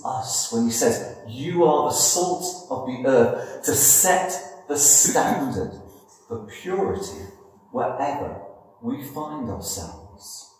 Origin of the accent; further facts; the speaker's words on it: Liverpool, North West England, United Kingdom; accent: Liverpool; I've said before that I grew up in Liverpool. You can still hear that Liverpoolian twang in my voice ever so slightly.